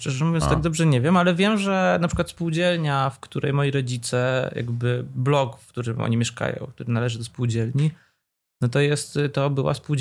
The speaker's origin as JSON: {"language": "Polish", "town": "Warsaw", "region": "Masovian Voivodeship", "country": "Poland", "said": "Ja w ogóle, ja jestem z Woli oryginalnie."}